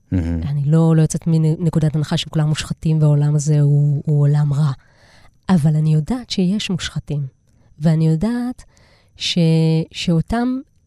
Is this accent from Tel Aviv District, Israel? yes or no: no; Kiryat Yam, Haifa District, Israel; אני גדלתי בקירת ים, בפריפריה.